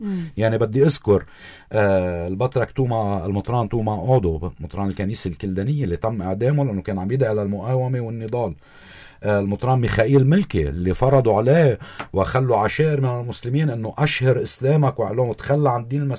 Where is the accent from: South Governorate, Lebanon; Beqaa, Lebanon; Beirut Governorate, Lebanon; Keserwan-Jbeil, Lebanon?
Beqaa, Lebanon; Zahle; بسموا السريان بزحلة وأنا من زحلة بسمونا مردينية نسبة لمدينة مردين